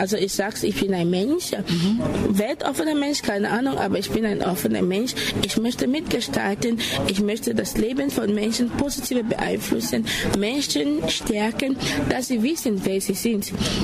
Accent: Esslingen, Baden-Württemberg, Germany; Ich komme aus Esslingen

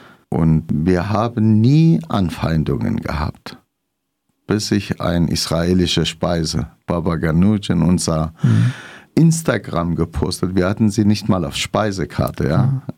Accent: Syria; German is a second language; now in Freiburg, Germany; Ich bin Kurde aus Syrien, lebe seit 1983 in Deutschland, also fast immer in Freiburg. Mhm. Wir sind kurdische Flüchtlinge aus Syrien. Bin mit meinen Eltern nach Freiburg gezogen.

